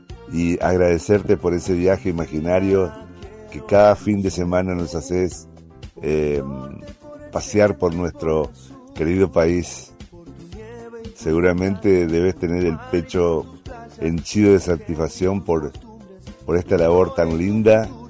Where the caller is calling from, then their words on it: Villaguay, Entre Ríos, Argentina; te estoy saludando desde Villaguay, tu ciudad